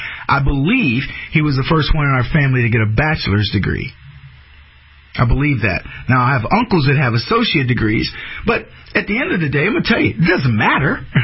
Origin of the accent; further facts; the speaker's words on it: United States; As an American who watched what has happened over the past almost two decades now, I want vengeance and grievance.